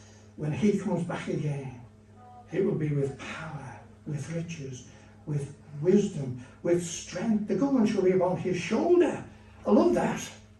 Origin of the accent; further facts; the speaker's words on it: Birkenhead, North West England, United Kingdom; I was brought up in Emmanuel in Birkenhead as a Christian, young Christian, and they were known as the holiness people.